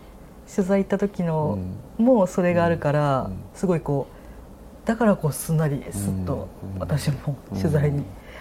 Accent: Yamagata, Japan; その私山形県出身なので、山形だと花笠音頭っていう盆踊りがあって有名なんですよ

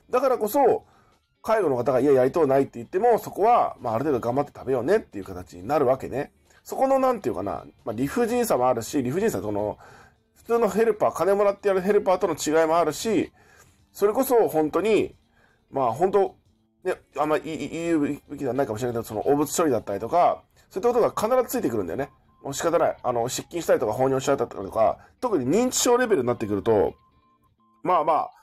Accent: Tokyo, Japan; also born or lived in Kanagawa; 俺はもう神奈川県生まれで、東京今育ってる。まあ、東京で今仕事してるんだけど

